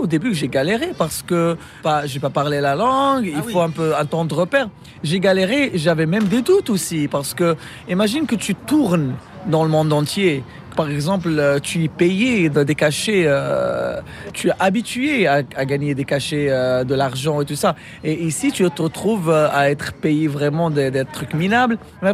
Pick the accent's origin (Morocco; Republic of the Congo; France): Morocco; now in New Orleans, United States; je suis un fier Marocain. I'm a proud Moroccan. Mais ma ville, c'est la Nouvelle-Orléans.